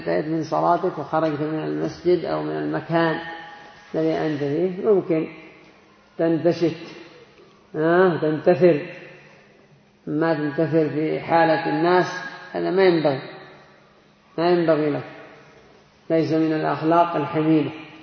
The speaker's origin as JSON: {"language": "Arabic", "country": "Yemen", "said": "عندنا في اليمن هذه الجنبية بس قد صارت يعني مألوفة عند الناس"}